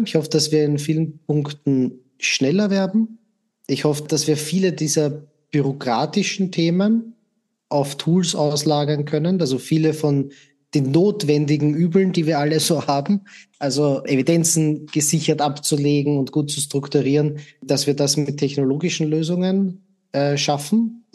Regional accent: Austria; Als Österreicher und einem kleineren Land

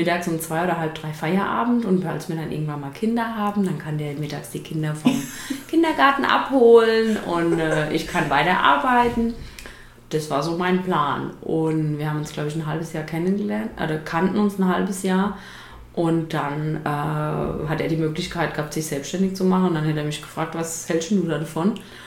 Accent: Schliengen, Baden-Württemberg, Germany; Ich bin aus Schliengen im Markgräflerland. Das ist genau in der Mitte zwischen Freiburg und Basel.

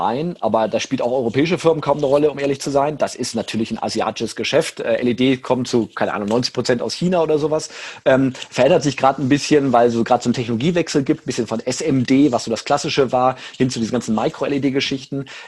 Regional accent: Rhineland, Germany; Ich bin Rheinländer

